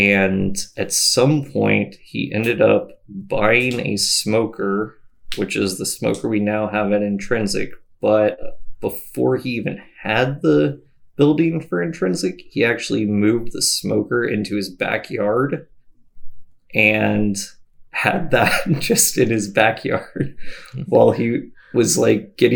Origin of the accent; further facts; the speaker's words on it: Richardson, Texas, United States; So what's funny is I'm actually from Richardson.